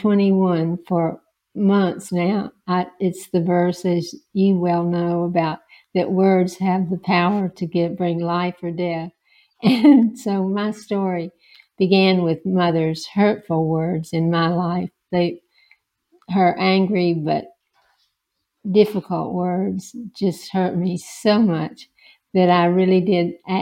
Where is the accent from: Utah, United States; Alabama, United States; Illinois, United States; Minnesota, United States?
Alabama, United States; Montgomery; now in Dalton, United States; I did have a broken relationship with my mom growing up in Montgomery, Alabama, and some travels beyond that. But I live presently in Dalton, Georgia